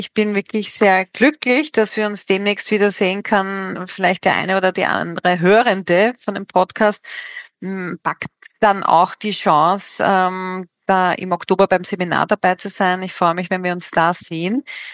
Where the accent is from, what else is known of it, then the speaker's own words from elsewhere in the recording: Austria; Die Jause, ja, also das ist bei uns in Österreich der Kaiserschmarrn, die Torte oder auch die Brettljausen, sagen wir es mal so.